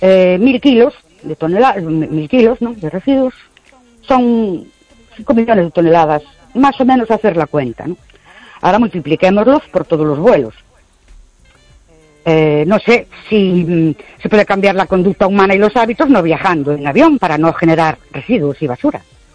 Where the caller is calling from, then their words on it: Ourense, Galicia, Spain; de Orense.